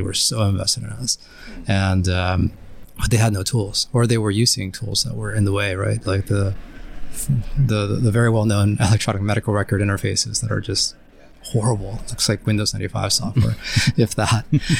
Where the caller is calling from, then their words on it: San Diego, California, United States; San Diego, but I actually used to live here. I lived in the city for almost 8 years.